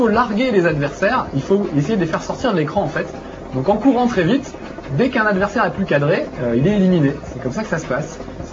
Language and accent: French; France; On va le mettre en français, puisque nous sommes français.